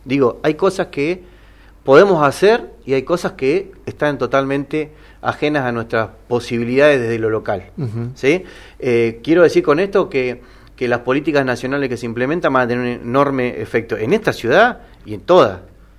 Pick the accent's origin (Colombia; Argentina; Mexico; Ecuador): Argentina; aquellos productos que podemos producir nosotros como argentinos